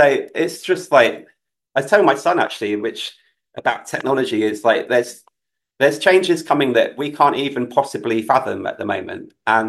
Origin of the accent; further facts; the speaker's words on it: London, United Kingdom; like I grew up in London, and so I know it really well.